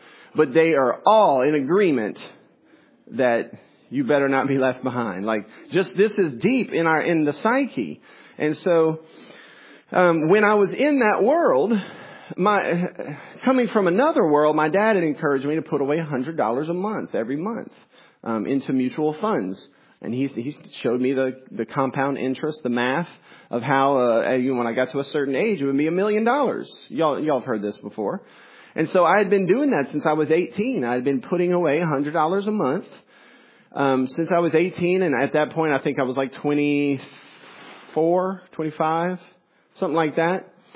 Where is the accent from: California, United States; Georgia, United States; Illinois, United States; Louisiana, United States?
Louisiana, United States; Breaux Bridge; I grew up in Breaux Bridge. I had never heard air sirens.